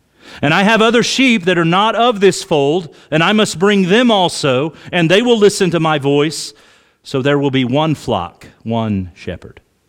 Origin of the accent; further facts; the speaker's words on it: Oklahoma, United States; I grew up in Oklahoma. We didn't have sheep there back then. A lot of cattle, been around a lot of cattle.